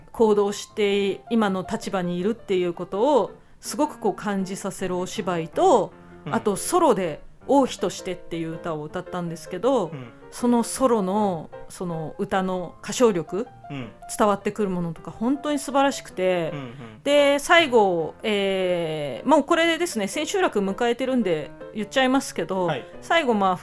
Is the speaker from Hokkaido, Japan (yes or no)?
yes; Sapporo, Hokkaido, Japan; 私の出身地である札幌出身なんで